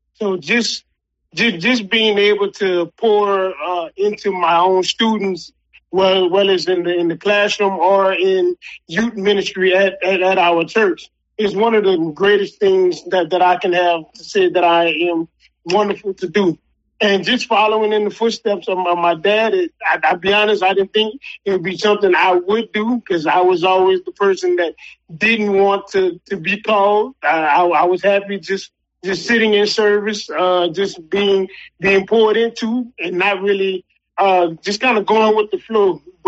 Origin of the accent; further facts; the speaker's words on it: New Orleans, Louisiana, United States; I'm born and raised in New Orleans. My parents really loved New Orleans, so they stayed in New Orleans pretty much all their lives. And I've stayed in New Orleans all my life.